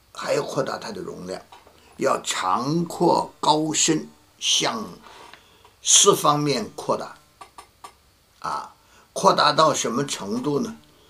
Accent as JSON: {"language": "Chinese", "country": "China", "said": "我们中国人也有一些自私的话，人不为己，天诛地灭"}